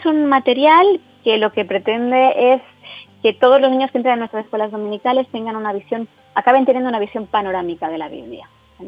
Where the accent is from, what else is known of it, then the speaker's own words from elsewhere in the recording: Barcelona, Catalonia, Spain; now in Almería, Spain; he estado viviendo en Barcelona, soy de Barcelona de toda la vida y ahora estoy en Almería viviendo.